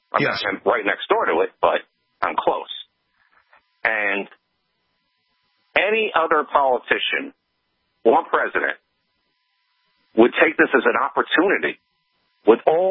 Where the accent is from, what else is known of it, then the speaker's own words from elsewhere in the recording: New York, United States; now in Fort Worth, United States; I'm from New York originally. I was there for 9/11, which was not a good place to be.